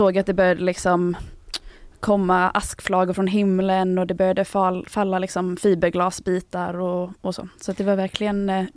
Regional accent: Gothenburg, Västra Götaland County, Sweden; Jag är själv uppvuxen i Göteborg

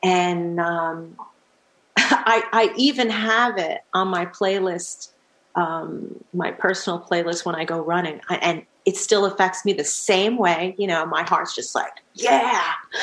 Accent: Manhasset, New York, United States; No, I grew up in Long Island. I grew up in Manhasset, New York. I spent the most memorable part of my youth in Manhasset, New York.

